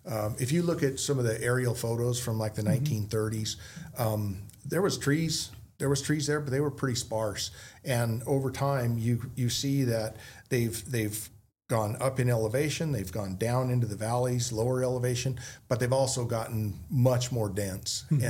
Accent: Winnemucca, Nevada, United States; I grew up in Northern Nevada, Winnemucca, Nevada

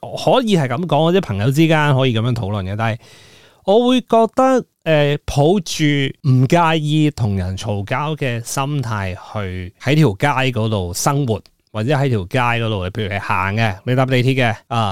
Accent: Tseung Kwan O, New Territories, Hong Kong; now in Tsuen Wan, Hong Kong; 因为我住近荃湾嗰边噶嘛，咁我老家住将军澳嗰边好远噶嘛

